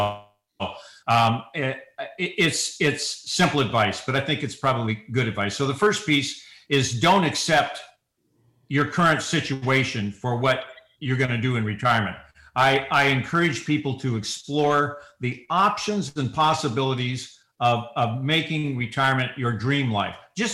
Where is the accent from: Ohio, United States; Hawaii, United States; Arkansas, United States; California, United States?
California, United States; We weren't raised cold weather people. We were raised in California.